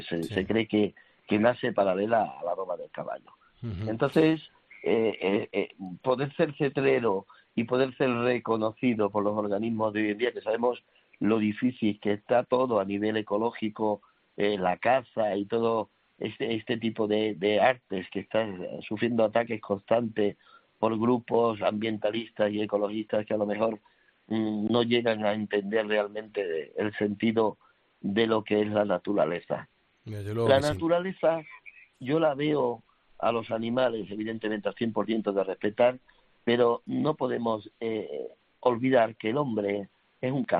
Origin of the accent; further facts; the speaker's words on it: Cádiz, Andalusia, Spain; yo soy de Cádiz. Yo nací de Cádiz. En Cádiz. Pero a mí me gusta toda España. Soy amante de España al 100%.